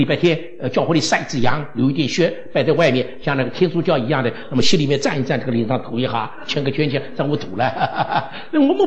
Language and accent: Chinese; China; 我们中国人就不稀奇呀